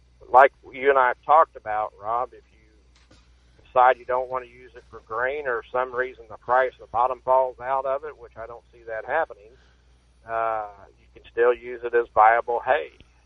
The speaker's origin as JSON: {"language": "English", "region": "Illinois", "country": "United States", "tie": "born or raised there", "said": "somebody that's planted where I grew up in Illinois."}